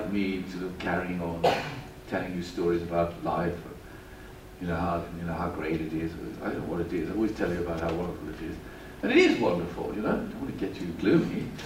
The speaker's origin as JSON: {"language": "English", "country": "South Africa", "tie": "born or raised there", "said": "I was brought up in South Africa."}